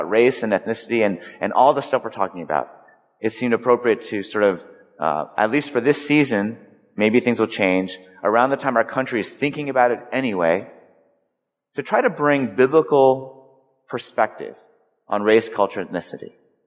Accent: California, United States; Growing up in Southern California, I guess technically speaking, I was a minority because I was not then and still am not white, in case you couldn't tell.

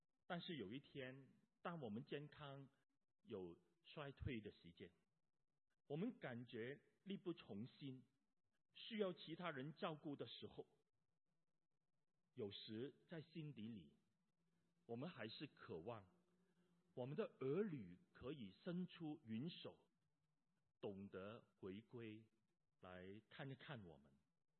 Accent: China; moved away; 我们上一辈的父母，还是甚至我们，可能都是在国内过来的，所以我们有中国本土的文化背景

